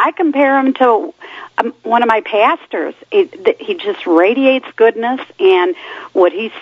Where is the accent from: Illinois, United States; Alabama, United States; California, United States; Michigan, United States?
Illinois, United States; Chicago; I was born and raised in Chicago, although my married life mostly was in rural countries. I kept, I'm still a Chicago person.